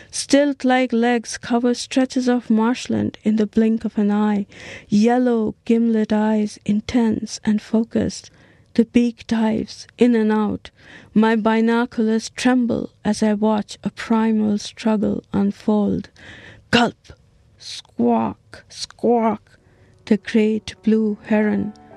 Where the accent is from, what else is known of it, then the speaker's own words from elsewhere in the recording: Niskayuna, New York, United States; I'm from Niskayuna, New York. It's about 18 miles from Albany, the capital of New York.